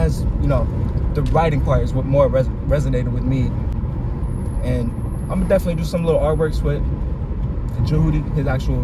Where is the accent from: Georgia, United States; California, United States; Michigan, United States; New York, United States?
Georgia, United States; now in Cincinnati, United States; I'm actually from Georgia. That's where I was born and raised, partly. I grew up there and here.